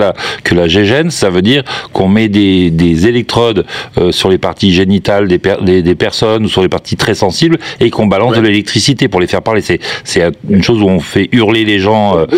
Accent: Grand Est, France; C'est vrai que quand on est lorrain, on a tous entendu parler du général

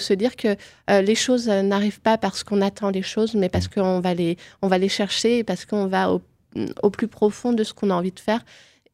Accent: Épinal, Grand Est, France; parce que je viens d'Épinal, donc tous les jours à Nancy pour mes études

